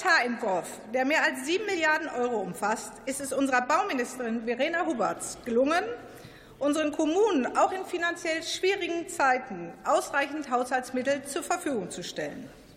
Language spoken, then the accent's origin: German; Herdecke, North Rhine-Westphalia, Germany; Ich durfte in den letzten 16 Jahren als Bürgermeisterin meiner Heimatstadt Herdecke im Ruhrgebiet arbeiten.